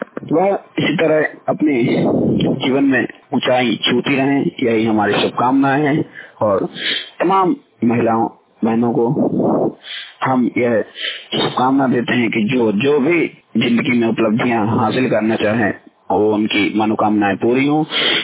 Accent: Sagar, Madhya Pradesh, India; और मैं मध्य प्रदेश सागर से हूँ।

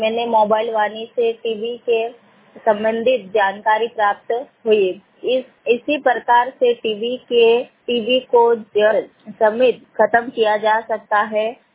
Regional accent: Bokrata, Madhya Pradesh, India; मैं पाटी तहसील के ग्राम बोकराटा की निवासी हूँ

